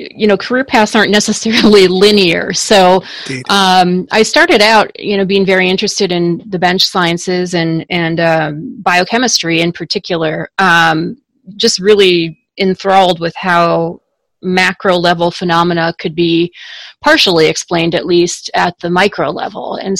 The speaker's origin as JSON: {"language": "English", "region": "Minnesota", "country": "United States", "tie": "born or raised there", "said": "I wanted to move back to Minnesota, my home state"}